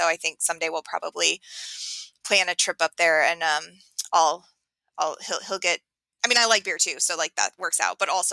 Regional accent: Oregon, United States; I'm from Oregon, so I'm from like the opposite side of the country.

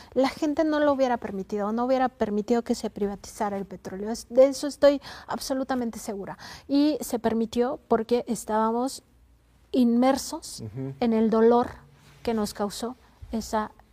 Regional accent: Mexico; como sociedad, como mexicanos de a pie

